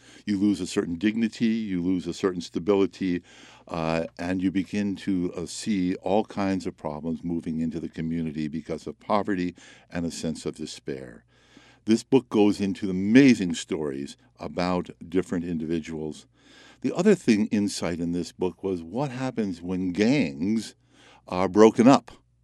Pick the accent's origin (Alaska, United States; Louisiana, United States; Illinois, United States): Illinois, United States; Chicago; And I was raised in the Chicago area, and each summer I go to Chicago